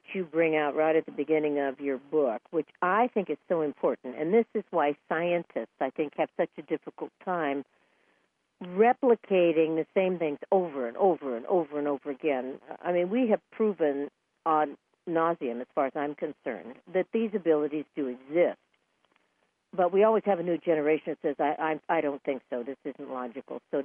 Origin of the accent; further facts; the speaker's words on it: California, United States; I was born and raised in California, so Las Vegas was a wonderful spot.